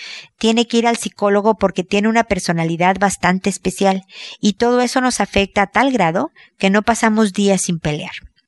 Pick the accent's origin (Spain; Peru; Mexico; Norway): Mexico; now in Chile; estoy viviendo en Chile aunque soy mexicana